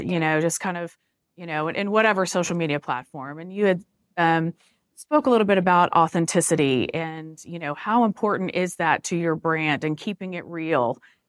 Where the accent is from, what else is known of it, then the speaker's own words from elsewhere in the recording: Dallas, Texas, United States; Keep it weird in Austin. I'm from Dallas, so we can say that, but I love Austin.